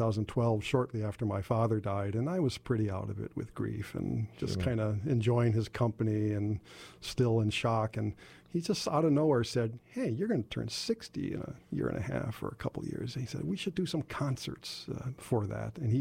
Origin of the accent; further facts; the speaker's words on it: United States; that's how my being an American has affected my music